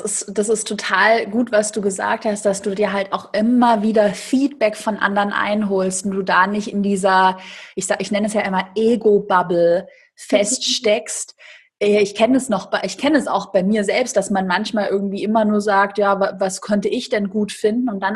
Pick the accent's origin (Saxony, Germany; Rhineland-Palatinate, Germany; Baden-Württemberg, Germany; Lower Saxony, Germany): Baden-Württemberg, Germany; Schwabe, ich bin auch Schwabe.